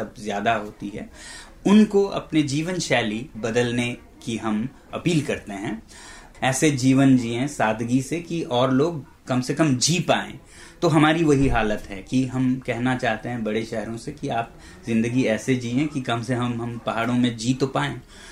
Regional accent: Ladakh, India; मैं लद्दाख से हूँ

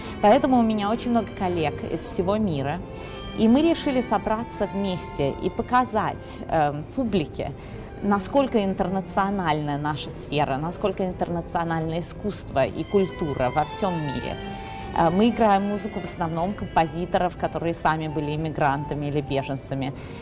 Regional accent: Russia; now in United States; Мы все откуда-то здесь. Я из России и другие из других стран.

